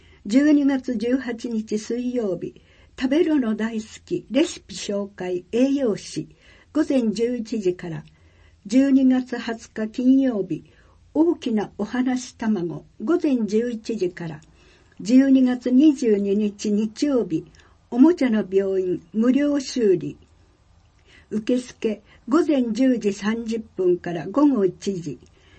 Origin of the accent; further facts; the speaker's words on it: New Zealand; Japanese is a second language; now in Japan; しかし私の出身国ニュージーランドではクリスマスといえば海、バーベキュー、ビールやスポーツです。